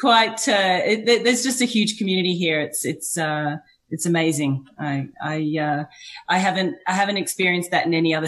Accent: Sydney, New South Wales, Australia; I am Australian. I was born in Australia, grew up in Sydney, lived in Western Australia. I've lived in Melbourne. My husband and I, since we've been married, we've lived in Canada, Germany, the US, England

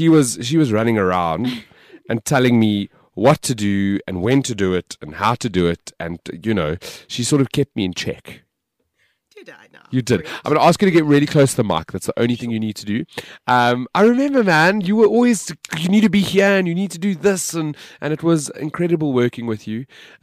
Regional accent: South Africa; I can speak English, Afrikaans, a little bit of French, a little bit of German, but I want to get fluent in Zulu. I'm African, man. I'm from South Africa.

